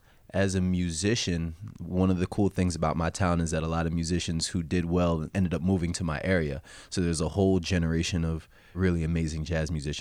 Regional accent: South Orange, New Jersey, United States; I was born in New Jersey. I grew up there too. And it was a really wonderful place to grow up. As much as a bad rap as Jersey gets, it was great.

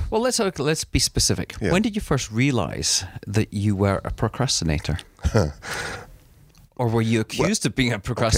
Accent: Scotland, United Kingdom; I was brought up in East Coast of Scotland and very sort of Protestant.

